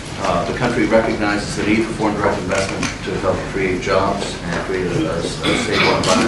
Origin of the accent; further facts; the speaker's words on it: Kentucky, United States; I wasn't born in Vietnam. I grew up in Kentucky.